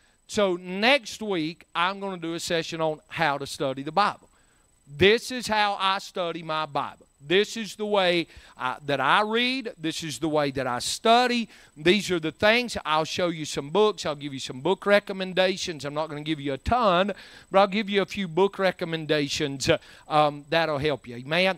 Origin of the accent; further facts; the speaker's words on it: Courtney, North Carolina, United States; But anyway, my people's from Wilkes County. But I grew up in Courtney.